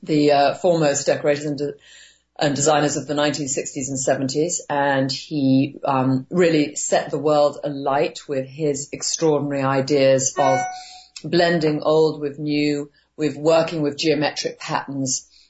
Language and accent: English; London, United Kingdom; born there; I was born in England, London